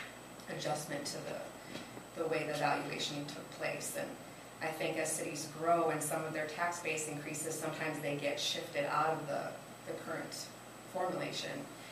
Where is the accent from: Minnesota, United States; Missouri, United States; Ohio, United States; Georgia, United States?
Minnesota, United States; Winona; I'm a Minnesotan as much as I am a Winona